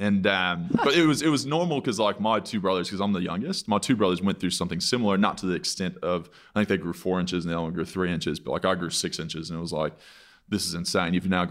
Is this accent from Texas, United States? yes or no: yes; Texas, United States; Pretty just normal, middle class.